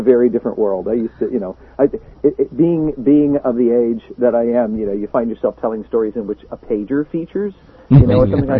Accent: Kansas City, Missouri, United States; Well, I'm from Kansas City.

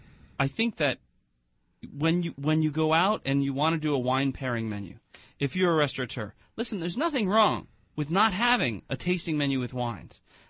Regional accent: Ireland; And I'm Irish boy. What do I know about Italian except for, you know, it doesn't look like the menus I've seen in Italy.

